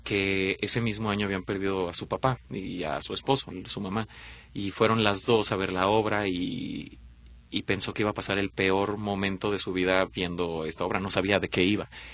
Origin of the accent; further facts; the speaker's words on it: Guadalajara, Jalisco, Mexico; Llegamos a Guadalajara, sí, por fin llegamos a Guadalajara, a mi tierra